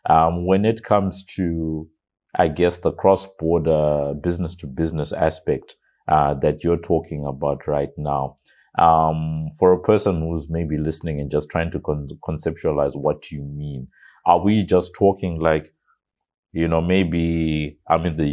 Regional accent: Zimbabwe; I grew up in Zimbabwe and there's

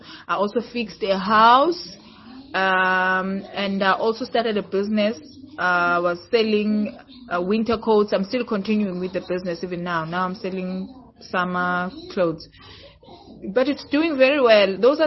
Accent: Eastern Cape, South Africa; also born or lived in Gauteng; I'm from the Eastern Cape. I've been living in Gauteng for the past 10 years, working as a freelance vocalist.

